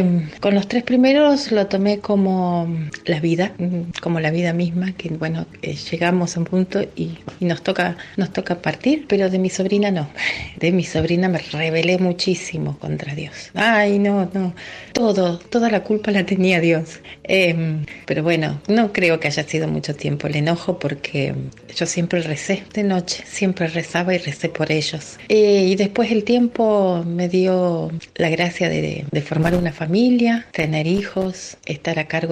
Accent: Rafaela, Santa Fe, Argentina; tengo 51 años, soy de Rafaela

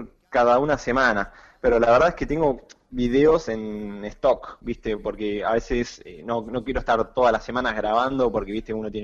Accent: La Plata, Buenos Aires Province, Argentina; Sí, en La Plata.

